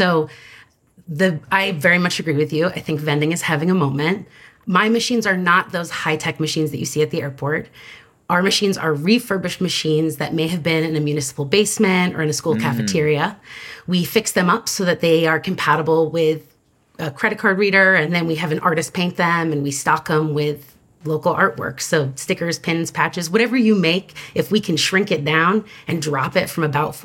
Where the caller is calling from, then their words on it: Chicago, Illinois, United States; I'm calling in from Chicago, Illinois.